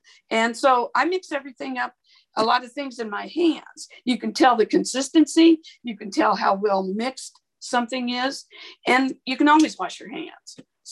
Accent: Idaho, United States; I grew up in Idaho. We always kept butter in the cupboard.

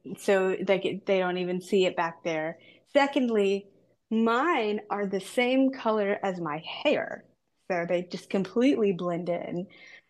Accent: Clarksburg, West Virginia, United States; I grew up in Clarksburg.

